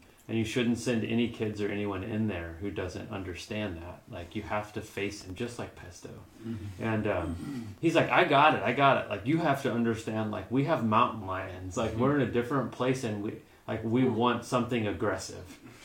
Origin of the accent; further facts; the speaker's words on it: St. Louis, Missouri, United States; And I'm like, I'm from St. Louis.